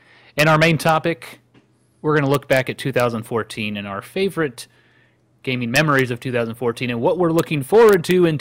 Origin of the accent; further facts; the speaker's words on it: North Carolina, United States; So fatty things, you know, we're both from North Carolina.